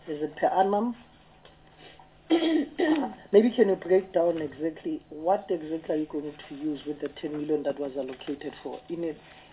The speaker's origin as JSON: {"language": "English", "town": "Newcastle", "region": "KwaZulu-Natal", "country": "South Africa", "also_born_or_lived": "Soweto", "said": "I'm from Soweto. Is volleyball for only English-speaking people, if I may ask? Just, I'm pushing something here. Typical from... Originally, I'm from KwaZulu-Natal in Newcastle"}